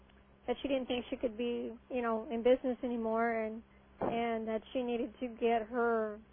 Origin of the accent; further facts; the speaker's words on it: California, United States; from California.